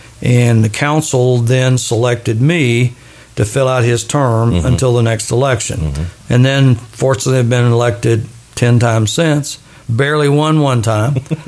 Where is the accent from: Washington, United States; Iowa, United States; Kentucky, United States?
Kentucky, United States; I grew up in Jessamine County, Wilmore Elementary, Jessamine County mm-hmm. High School, Asbury College, Eastern Kentucky. Married a local girl. I had no aspirations of ever leaving Jessamine County.